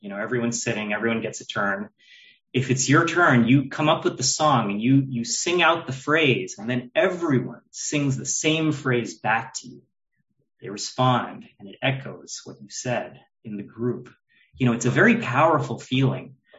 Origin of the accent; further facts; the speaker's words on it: Houston, Texas, United States; I grew up in Houston, and, on special occasions, we'd drive an hour to this temple